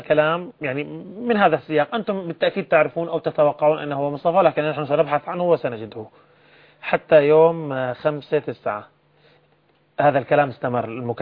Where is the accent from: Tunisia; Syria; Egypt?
Syria; عندنا في سوريا